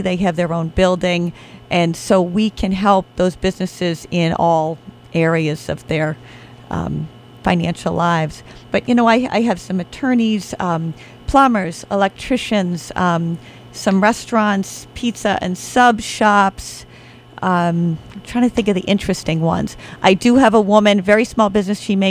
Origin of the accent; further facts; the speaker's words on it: Cambridge, Massachusetts, United States; So I was born and raised in Cambridge.